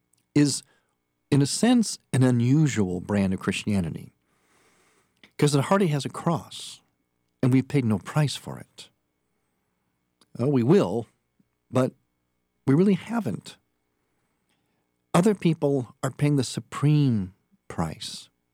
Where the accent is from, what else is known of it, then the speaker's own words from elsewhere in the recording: Cleveland, Ohio, United States; Could have chose my hometown of Cleveland, whatever.